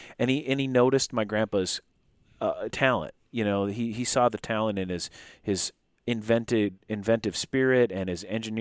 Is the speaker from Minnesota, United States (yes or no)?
yes; Nowthen, Minnesota, United States; I'm from Nowthen, which is, you know, just outside of Anoka. My grandparents, my grandpa, you know, was born and raised in Anoka. And, you know, he's born in 1911, right? So he's, you know, my family roots goes back before